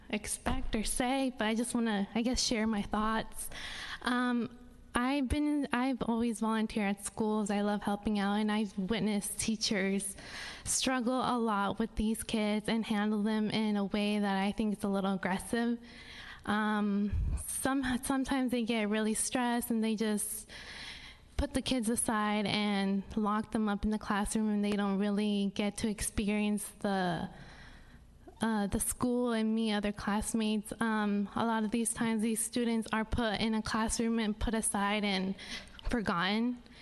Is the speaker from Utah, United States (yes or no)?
no; Woodburn, Oregon, United States; I'm a senior at Oregon State, and I grew up here in Woodburn.